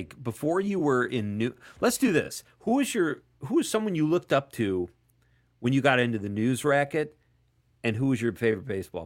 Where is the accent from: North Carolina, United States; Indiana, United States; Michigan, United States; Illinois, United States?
Illinois, United States; Chicago; And as a Cub fan, growing up in Chicago, it was 108 years.